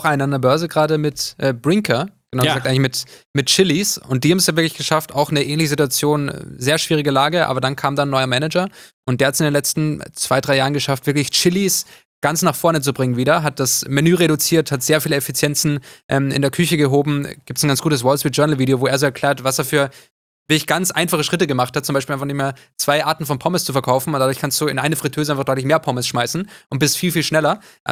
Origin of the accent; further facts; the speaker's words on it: Upper Austria, Austria; Ich komme ja auch aus der Nähe von Linz.